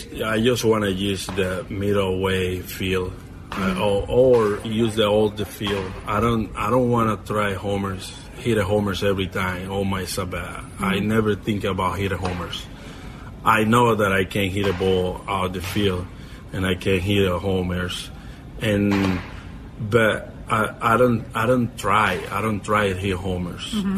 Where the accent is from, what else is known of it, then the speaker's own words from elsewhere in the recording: Venezuela; I mean, we got bass in okay. Venezuela, in my hometown.